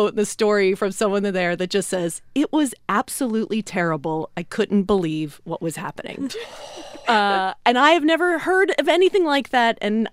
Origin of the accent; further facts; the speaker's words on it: Philadelphia, Pennsylvania, United States; In Philadelphia, my hometown of Philly, there was a going away party in the newsroom